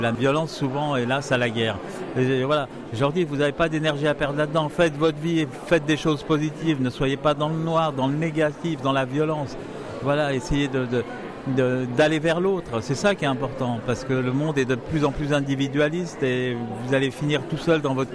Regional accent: Paris, Île-de-France, France; parce que je suis parisien

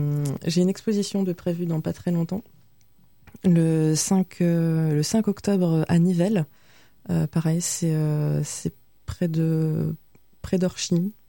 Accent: Hauts-de-France, France; Oui, ben je suis née dans le Nord et j'ai toujours vécu dans le Nord, donc effectivement ça, le Nord-Pas-de-Calais, les Hauts-de-France, c'est très ancré en moi.

